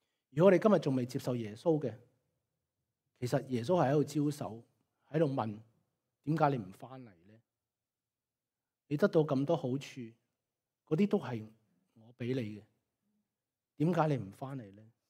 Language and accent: Cantonese; China; 即是我们中国人有句说话啦，知恩莫忘报，是吧？